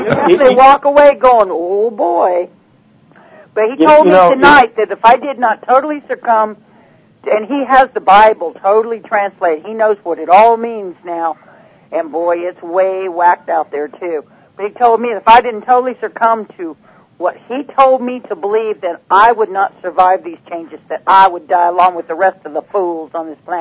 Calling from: Tennessee, United States; Tennessee.

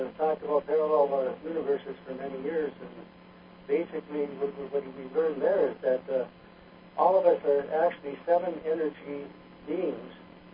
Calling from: Minnesota, United States; I'm calling from Minnesota.

